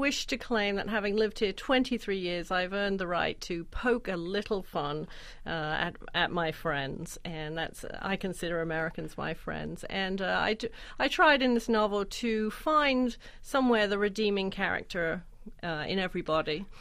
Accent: England, United Kingdom; when I was growing up in England

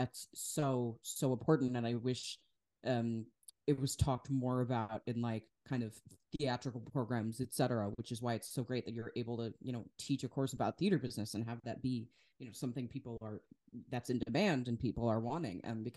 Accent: Wisconsin, United States; I'm from Wisconsin. And so Kenosha, what had happened there was really not far from where I lived

